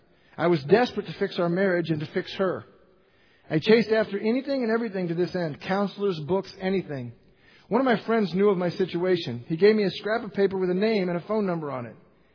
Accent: Milwaukee, Wisconsin, United States; I grew up in Milwaukee, did pretty well in school.

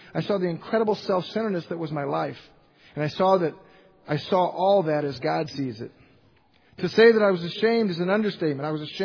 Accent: Milwaukee, Wisconsin, United States; I grew up in Milwaukee, did pretty well in school.

